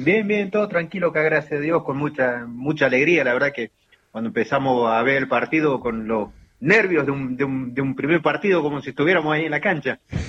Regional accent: Trelew, Chubut, Argentina; De Trelew Chubut, sí.

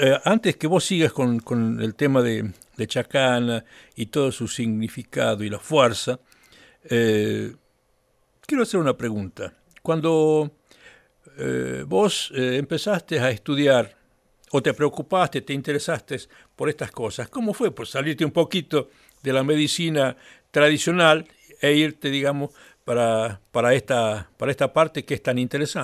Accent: Tinogasta, Catamarca, Argentina; vos sabés que yo soy de Tinogasta

